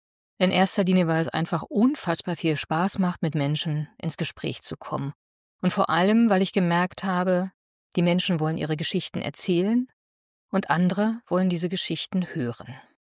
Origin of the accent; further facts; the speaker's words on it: Brandenburg, Germany; born there; gebürtige Brandenburgerin